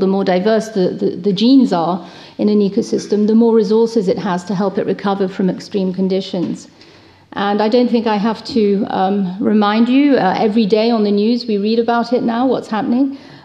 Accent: United Kingdom; now in France; And so my excuse, of course, is that I'm British still.

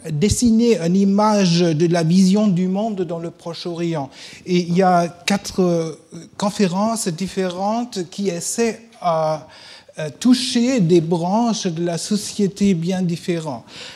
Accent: Germany; French is a second language; tout ce que j'ai fait après chez nous en Allemagne est beaucoup inspiré par ça

